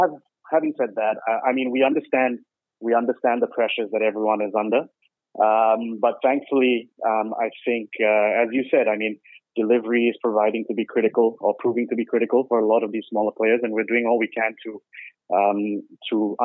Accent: India; now in Malaysia; I've been leading the business here for Food Panda in Malaysia for more than 3 years now. I'm originally from India, but I'm proud to say that I can call Malaysia home now.

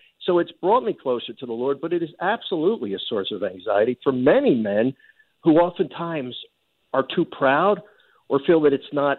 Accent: Philadelphia, Pennsylvania, United States; I grew up in the Philly area, and I used to listen to your dad and mom on the radio

